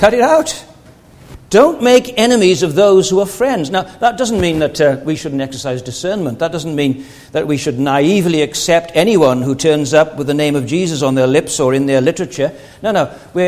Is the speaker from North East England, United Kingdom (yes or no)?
no; Wales, United Kingdom; Now, I'm Welsh, as you know